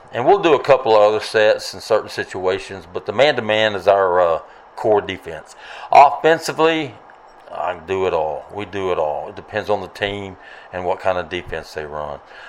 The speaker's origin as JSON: {"language": "English", "town": "Brownwood", "region": "Texas", "country": "United States", "tie": "born there", "said": "Well, I was born in Brownwood. I grew up everywhere."}